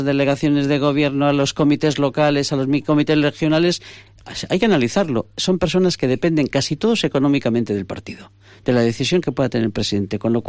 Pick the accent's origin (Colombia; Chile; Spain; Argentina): Spain; como española me siento humillada.